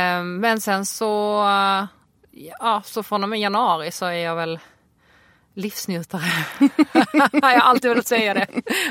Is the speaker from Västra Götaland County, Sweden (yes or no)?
no; Skåne, Sweden; also born or lived in Poland; now in Stockholm, Sweden; Jag är 31, från Skåne, född i Polen, bor i Stockholm